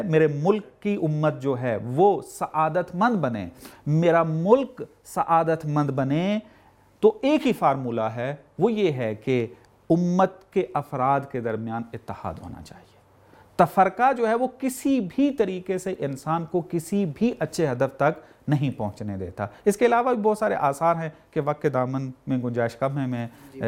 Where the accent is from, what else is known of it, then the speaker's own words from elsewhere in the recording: Pakistan; یہ تو بعض مثالیں اس لیے دے رہا ہوں کہ ہم پاکستانی ہیں، پاکستان کے حوالے سے بات کر رہے ہیں۔